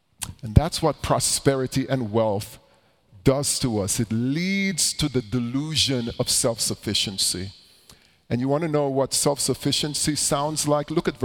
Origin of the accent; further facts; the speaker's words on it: Jamaica; born there; I was born in Jamaica.